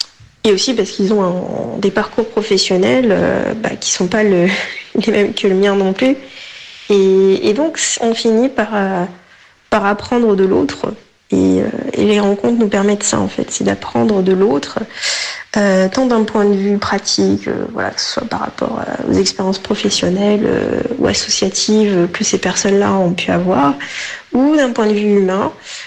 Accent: Portugal; pour moi, en particulier, que je suis portugaise

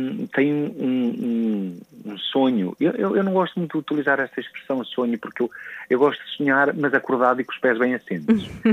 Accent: Real de Farminhão, Viseu, Portugal; Mas eu sou natural de Real de Farminhão, Viseu. São aí que são as minhas raízes. É aí que eu fui, costuma-se dizer, feito. Foi aí que eu nasci em 1970.

